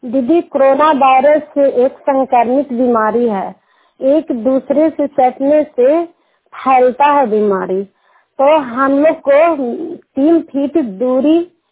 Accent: Ekangarsarai, Bihar, India; मेरा घर सिंधी बिघा है, मेरा पंचायत एकंगर सराय है, मेरा ब्लॉक एकंगर सराय है और नालंदा जिला के निवासी हूँ।

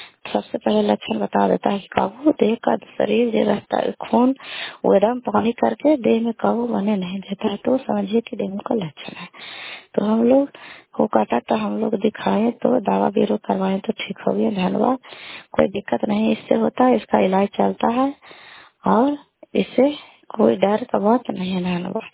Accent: Kalyanpur, Bihar, India; घर कल्याणपुर वाली वेलछी पंचायत प्रखंड चंडी जिला नालंदा का निवासी हूँ।

